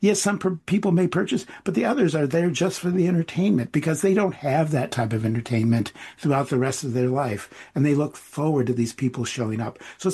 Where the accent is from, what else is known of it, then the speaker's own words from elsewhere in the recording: Western United States, United States; you have to remember, I'm from the West, so I think Conestoga wagon.